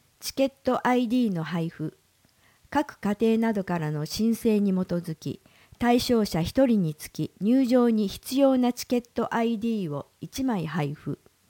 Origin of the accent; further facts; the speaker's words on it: Kashiwara, Osaka, Japan; 私自身が柏原市出身で、入社するまで綿実油を知らなかったので